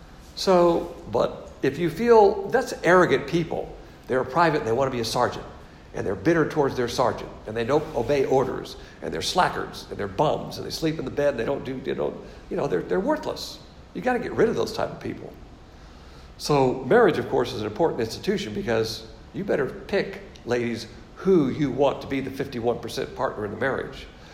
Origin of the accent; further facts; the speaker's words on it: the South, United States; As a Southerner, we always put females on a pedestal.